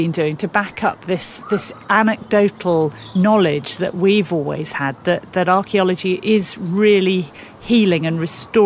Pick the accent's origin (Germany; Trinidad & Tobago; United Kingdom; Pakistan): United Kingdom; I'm speaking as a British person here with extremely poor knowledge of United States history